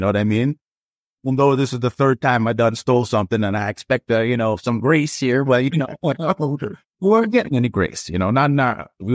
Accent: Toronto, Ontario, Canada; Downtown, right? That when we came to Toronto, we moved to Dufferin and Dundas on one side of the street.

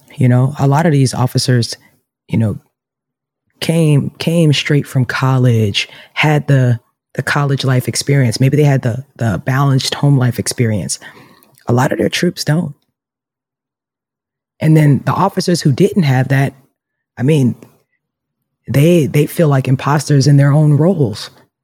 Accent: Queens, New York, United States; I grew up in Southside Jamaica, Queens, on a block with 17 boys.

